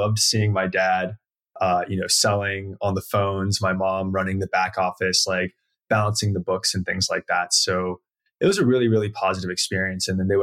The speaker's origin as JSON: {"language": "English", "town": "Lexington", "region": "South Carolina", "country": "United States", "tie": "born or raised there", "said": "So my father's American and my mother is an immigrant from Caracas, Venezuela. And so I grew up in a super small town in South Carolina."}